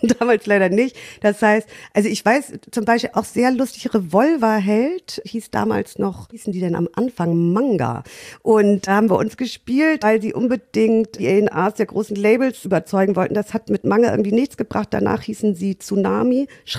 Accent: Lütjenburg, Schleswig-Holstein, Germany; now in Hamburg, Germany; Nee, ich komme aus Lütjenburg, das ist ein kleiner Ort an der Ostseeküste in Schleswig-Holstein.

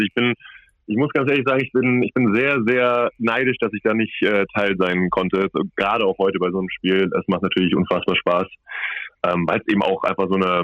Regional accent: Cologne, North Rhine-Westphalia, Germany; Also ich komme ja aus Köln und ja, so eine Reha im familiären Umfeld ist natürlich irgendwie angenehmer.

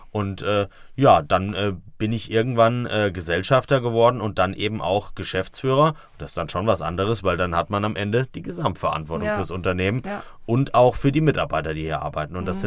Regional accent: Neuhof, Hesse, Germany; Ich komme ursprünglich aus Neuhof in der Nähe von Fulda. Diejenigen, die jetzt sich im Landkreis Fulda nicht so auskennen, das ist da, wo der Kaliberg ist, im südlichen Teil des Landkreises.

